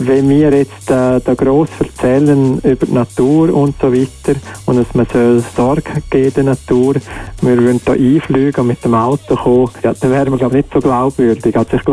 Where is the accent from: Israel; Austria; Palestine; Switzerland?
Switzerland; Was wir natürlich auch machen, als Schweizer, ist aufräumen.